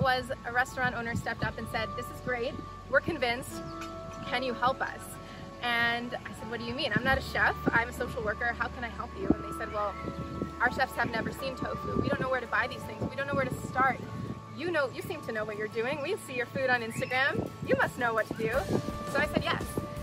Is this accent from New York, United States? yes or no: yes; New York City, New York, United States; now in Aruba; And for me, when I first moved here, I'm originally from New York City. When I first moved here 3 years ago, it was nothing like this at all.